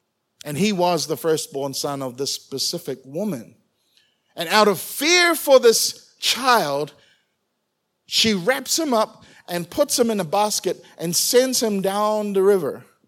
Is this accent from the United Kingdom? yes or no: no; New Zealand; I'm thankful that I was born and raised in a Samoan household. But I was born and raised in Aotearoa, in New Zealand.